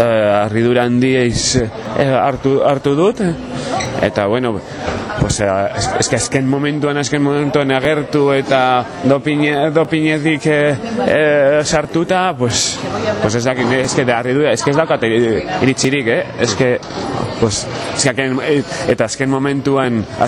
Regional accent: Basauri, Basque Country, Spain; ni basaurikoa nahi zenez, pues oso hurbil zegoen, nire herritik

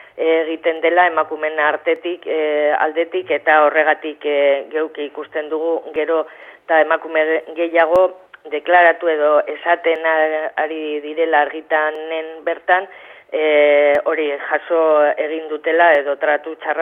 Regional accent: Barakaldo, Basque Country, Spain; Ba, geun badakizue Barakaldokoa gara.

